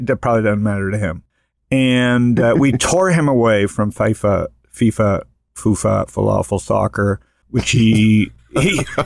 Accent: New York, United States; So for me, Ross, it's I love my hometown. So New York's number one city in the world.

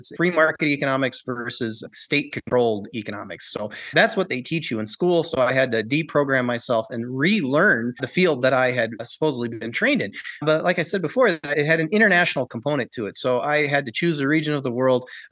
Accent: Minnesota, United States; Well, I grew up in Minnesota in the U.S., and it's a nice place to have a family, but it is rather insular, honestly.

